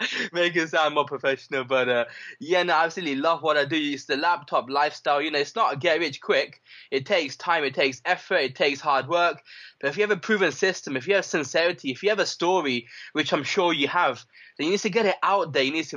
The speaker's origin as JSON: {"language": "English", "country": "Pakistan", "said": "It's not easy being Pakistani, you know, it's not easy being a brown guy, you know."}